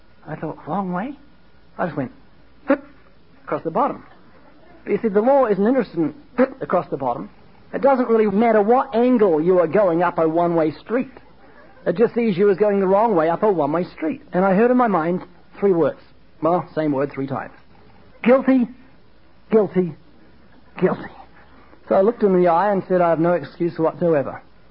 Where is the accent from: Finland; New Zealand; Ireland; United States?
New Zealand; I'm not Australian. I'm from New Zealand, and they've got a lot of cockroaches.